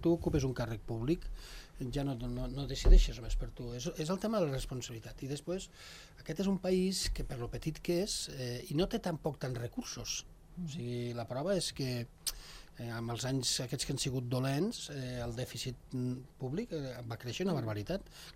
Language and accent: Catalan; Sant Julià de Lòria, Andorra; jo sempre soc de Sant Julià